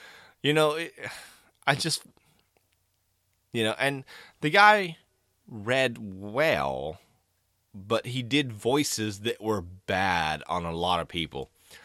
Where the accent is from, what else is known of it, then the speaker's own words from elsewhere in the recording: Tennessee, United States; I am from Tennessee. I've lived my entire life born and raised in Tennessee. My Southern accent at least to my own ears, is not that good.